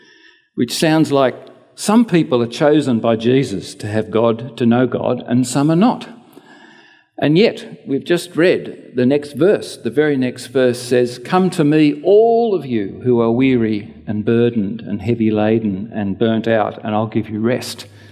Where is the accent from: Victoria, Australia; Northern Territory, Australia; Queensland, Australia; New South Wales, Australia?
New South Wales, Australia; Sydney; now in Tasmania, Australia; when I was growing up in Sydney, in the Anglican system in Sydney